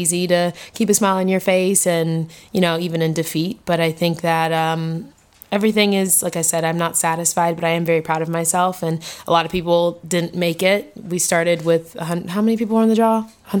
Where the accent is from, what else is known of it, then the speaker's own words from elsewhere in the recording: Florida, United States; Yeah, I grew up in Florida, so we played on hard true, green clay.